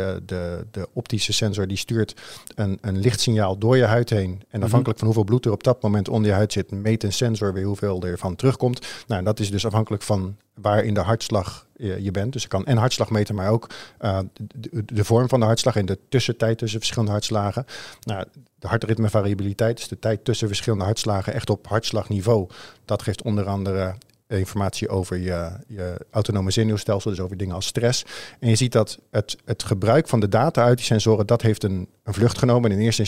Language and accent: Dutch; Netherlands; ik denk dat wij als Nederlanders misschien een beetje te nuchter daarvoor zijn